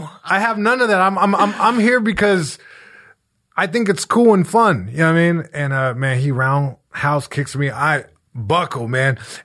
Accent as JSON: {"language": "English", "town": "Long Beach", "region": "California", "country": "United States", "tie": "born or raised there", "said": "just trouble finds you when you're, you know, a young kid growing up in Long Beach."}